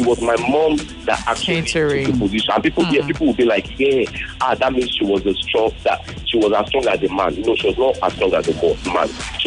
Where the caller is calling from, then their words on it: Surulere, Lagos, Nigeria; I'm calling from Surulere.